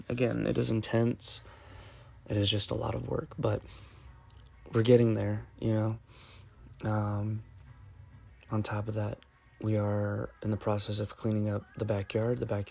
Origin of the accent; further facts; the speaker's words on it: San Antonio, Texas, United States; also born or lived in California; it's the house that we grew up in when we moved to San Antonio from California